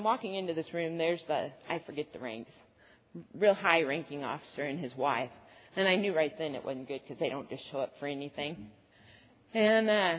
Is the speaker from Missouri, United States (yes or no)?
yes; Kansas City, Missouri, United States; now in Lebanon, United States; made this crazy decision to move to Lebanon, Missouri, and this little podunk hick town, because I was from Kansas City, you know, this high class upper.